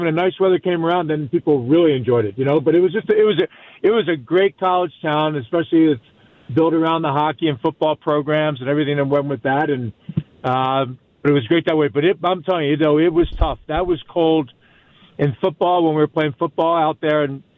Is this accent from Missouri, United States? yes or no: no; Philadelphia, Pennsylvania, United States; I grew up in Philly, though, Joe.